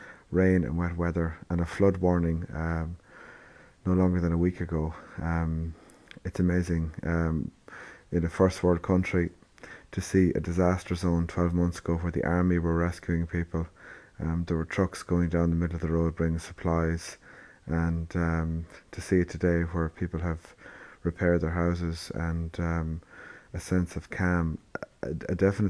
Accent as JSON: {"language": "English", "town": "Ballinasloe", "region": "Connacht", "country": "Ireland", "tie": "born or raised there", "said": "I'm talking to you from my hometown, Bannisloe. It's the 20th of November 2010, and this weekend, 12 months ago, the town I grew up in was flooded."}